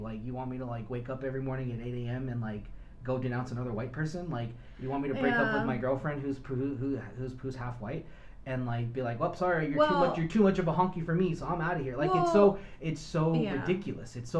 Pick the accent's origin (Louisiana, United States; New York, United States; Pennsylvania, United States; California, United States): California, United States; I grew up in Southern California.